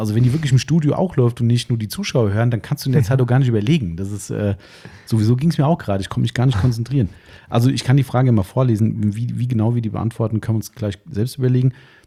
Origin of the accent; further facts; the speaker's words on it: Hesse, Germany; Also ich bin da hier aus dem Taunus.